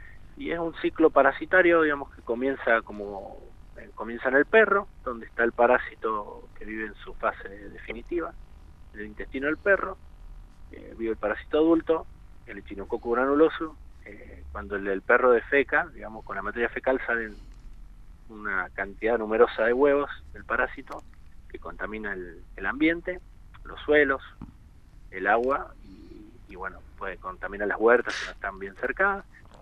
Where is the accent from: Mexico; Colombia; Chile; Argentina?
Argentina; Mendoza; Yo soy oriundo de Mendoza